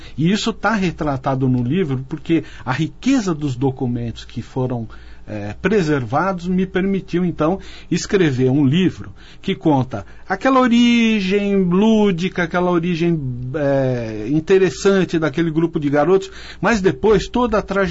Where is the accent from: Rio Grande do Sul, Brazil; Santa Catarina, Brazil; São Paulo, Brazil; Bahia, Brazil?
São Paulo, Brazil; moved away as an adult; now in Campinas, Brazil; Como eu vim de São Paulo para cá, né, hoje eu me considero campineiro, porque eu estou aqui há vai fazer 30 anos